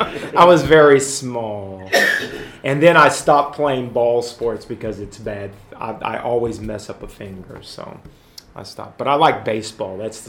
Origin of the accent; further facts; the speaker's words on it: United States; Well, not really. I mean, we're still Americans. We're more American football.